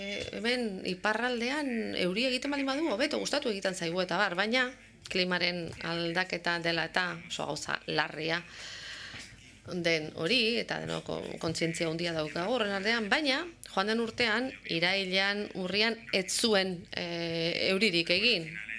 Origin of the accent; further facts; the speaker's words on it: Madrid, Community of Madrid, Spain; born there; Madrilen sortu nintzen, baina nire burua Kantabretza daukat, aita Kantabriakoa da, aitaren aldeko familia osoa Kantabriarra